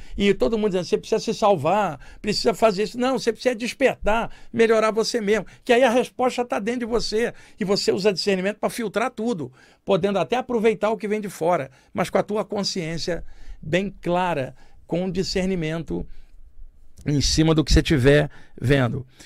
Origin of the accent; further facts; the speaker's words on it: Rio de Janeiro, Brazil; eu vim da Baixada Fluminense, no Rio de Janeiro, onde eu cresci. Meu pai era carioca, filho de português. Minha mãe era baiana, quase mulata, moreninha, filha de descendente índios com francês, e eu nasci no Rio de Janeiro, é de lá que eu venho.